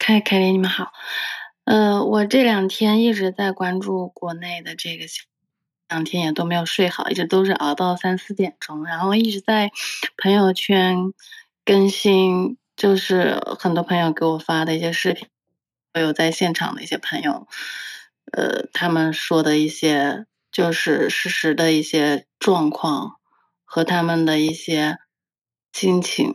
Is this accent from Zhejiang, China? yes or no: yes; Hangzhou, Zhejiang, China; 然后我是杭州人，